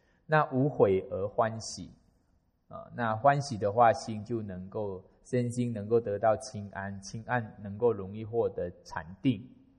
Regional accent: Sabah, Malaysia; 因为我们在马来西亚，尤其在我的家乡沙巴那个地方是佛法的遍地。

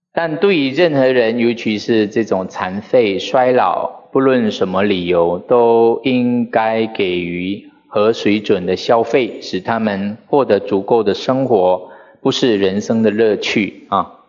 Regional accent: Sabah, Malaysia; moved away; also born or lived in Kuala Lumpur; 是沙巴、啊、我以前到吉隆坡去读书的时候呢，因为吉隆坡是另外一个岛屿嘛、啊、吉隆坡是我们的首都，很先进。

